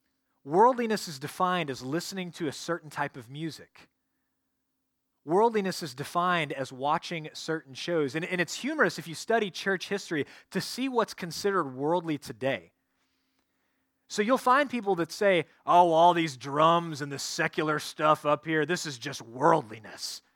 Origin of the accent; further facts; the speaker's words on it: Dallas, Texas, United States; Friends, I grew up in the North Dallas area, as some of you know.